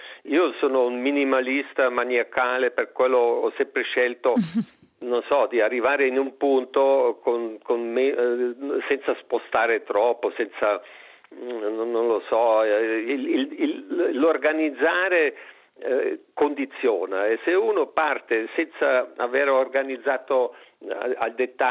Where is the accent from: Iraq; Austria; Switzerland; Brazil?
Austria; Vienna; Italian is a second language; perché io sono viennese, io sono austriaco, per quello il mio italiano è un po' limitato